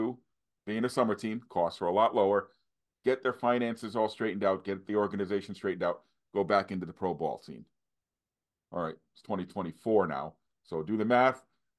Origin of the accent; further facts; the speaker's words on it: Massachusetts, United States; you know, I'm from Massachusetts.